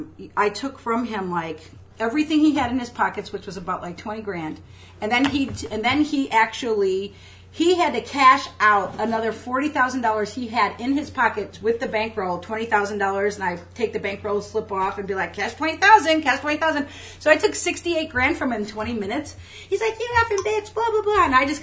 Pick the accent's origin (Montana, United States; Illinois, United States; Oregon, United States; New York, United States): Illinois, United States; Chicago; I'm from Chicago, and I worked in a riverboat casino.